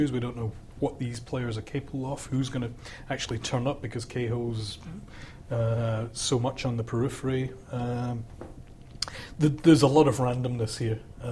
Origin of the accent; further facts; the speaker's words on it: Scotland, United Kingdom; You're talking to a Scot here who not got good memories of Peru.